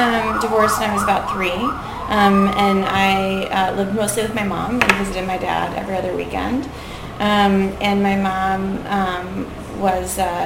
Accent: Richmond, Virginia, United States; Richmond, Virginia, mostly. Once my parents split up, we were in Richmond.

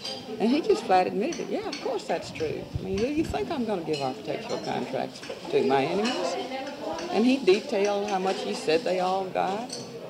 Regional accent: Philadelphia, Mississippi, United States; Well, I'm from Mississippi, and I know more about it at the local level, like the board of supervisors and whatnot.

